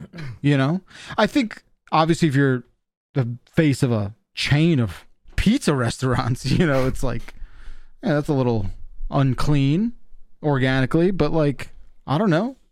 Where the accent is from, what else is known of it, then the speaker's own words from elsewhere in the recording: New Jersey, United States; they were not within striking distance of where I grew up in Jersey.